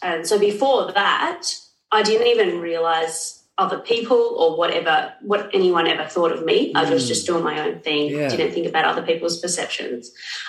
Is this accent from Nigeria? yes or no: no; Sydney, New South Wales, Australia; now in Karratha, Australia; I'm originally from Sydney, but I'm currently in Karratha, which is on the complete other side of Australia at the moment.